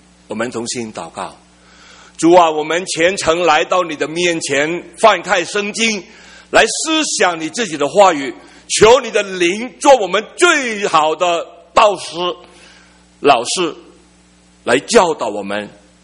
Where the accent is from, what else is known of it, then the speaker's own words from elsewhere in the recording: Saigon, Ho Chi Minh City, Vietnam; 因为我从小在越南西贡成长的